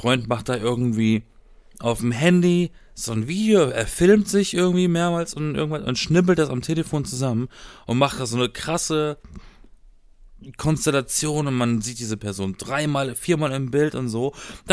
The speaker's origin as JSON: {"language": "German", "region": "Baden-Württemberg", "country": "Germany", "tie": "born or raised there", "said": "Die haben alle badisch geredet bei uns in Baden."}